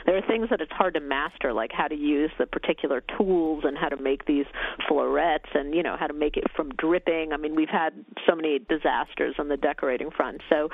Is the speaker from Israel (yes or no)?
yes; Israel; now in United States; My parents were immigrants. We came over from Israel.